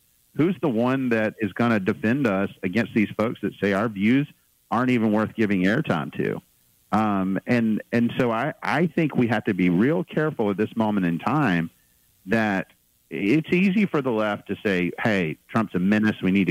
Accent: United States; At the end of the day, the Constitution, we're Americans. I am an American.

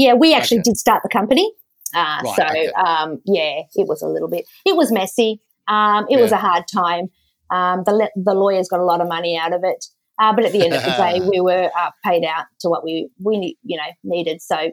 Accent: Melbourne, Victoria, Australia; I came from Melbourne

